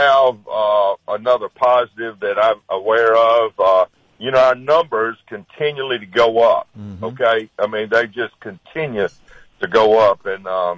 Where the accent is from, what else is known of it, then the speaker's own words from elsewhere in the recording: Greenville, United States; That I've always loved, you know, saying I was from Greenville, okay, and I love saying I was the mayor of Greenville